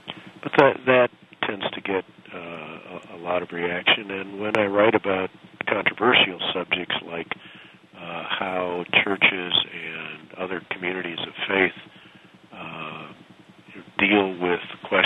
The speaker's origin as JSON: {"language": "English", "town": "Woodstock", "region": "Illinois", "country": "United States", "tie": "born or raised there", "said": "as we were driving up to my hometown in northern Illinois, in Woodstock"}